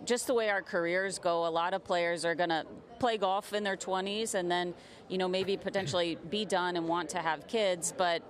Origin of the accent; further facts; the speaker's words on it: Houston, Texas, United States; But, I grew up in the Houston area playing golf all over this city, and just to get to play in front of my family one more time and get my friends out.